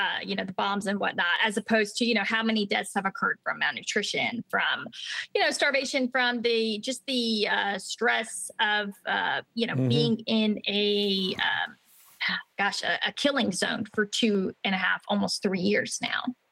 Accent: North Carolina, United States; like you said, I grew up in North Carolina, and I never heard any of this stuff.

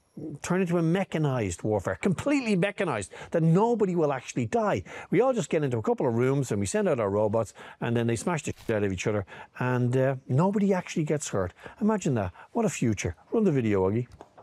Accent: Ireland; Take it from me, I'm an Irishman.

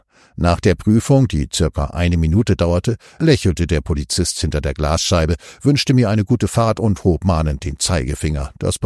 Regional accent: Hamburg, Germany; moved away as an adult; insbesondere an Hamburg, wo ich geboren wurde, an meinen Stadtteil Altona, wo ich aufgewachsen bin

